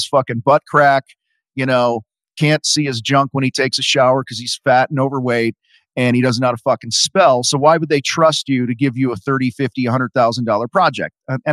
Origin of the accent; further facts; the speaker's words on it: Wheaton, Illinois, United States; Because I grew up in Wheaton, so I know that.